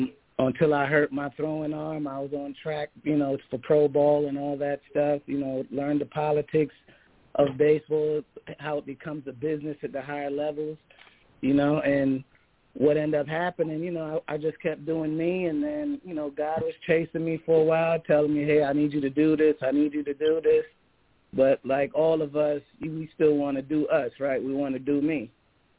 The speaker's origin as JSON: {"language": "English", "town": "New York City", "region": "New York", "country": "United States", "tie": "born or raised there", "also_born_or_lived": "Jamaica", "said": "I'm not a native Washingtonian like my wife. I was born in Jamaica in the West Indies. I grew up in the Bronx, New York."}